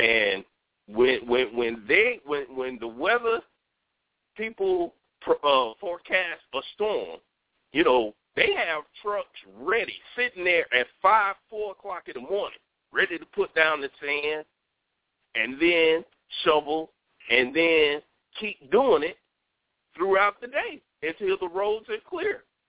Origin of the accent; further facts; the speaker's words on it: Atlanta, Georgia, United States; also born or lived in Alaska / Hawaii; now in New York, United States; like I'm from Atlanta. I live in New York for 20 years now. I've lived in Alaska. I've lived in Hawaii.